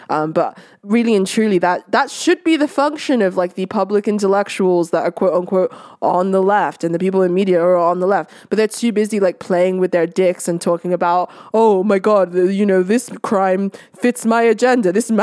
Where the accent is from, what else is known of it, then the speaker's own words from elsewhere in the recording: Nigeria; I'm from Nigeria, many have tried.